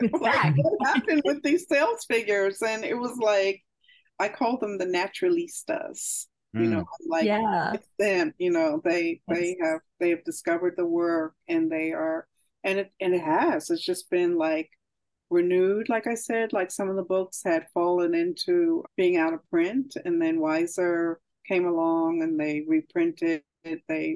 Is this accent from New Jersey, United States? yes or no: yes; Montclair, New Jersey, United States; born there; so I mentioned earlier where the first place I had lived, where I was born in Montclair, New Jersey.